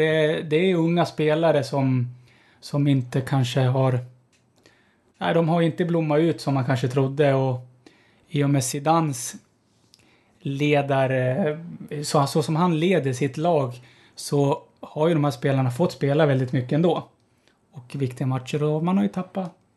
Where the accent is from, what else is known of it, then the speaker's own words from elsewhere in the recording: Chile; Jag kommer ju från Chile.